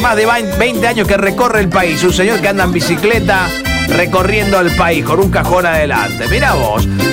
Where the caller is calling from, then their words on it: Vera, Santa Fe, Argentina; No soy de Colón, pero soy argentina. Y por nada haría barra por otro país. Aguante, Colón … desde Vera.